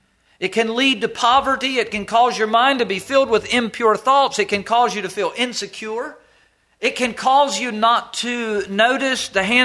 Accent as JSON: {"language": "English", "region": "the South", "country": "United States", "tie": "born or raised there", "said": "I grew up in the South."}